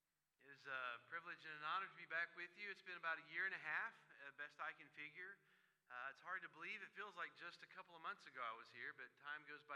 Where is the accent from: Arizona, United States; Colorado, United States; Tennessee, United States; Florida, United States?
Tennessee, United States; Johnson City; But I come to you from Johnson City, Tennessee.